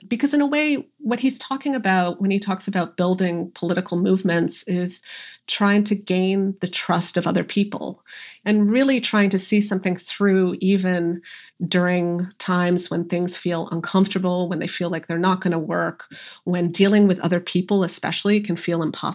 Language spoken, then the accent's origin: English; Canada; I feel like growing up in Canada, we mostly read like Margaret Atwood and Robertson Davies.